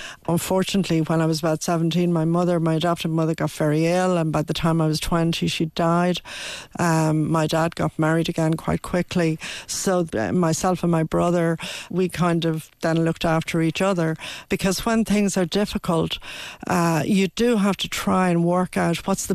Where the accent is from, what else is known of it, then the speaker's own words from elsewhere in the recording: Dublin, Leinster, Ireland; where I grew up in Dublin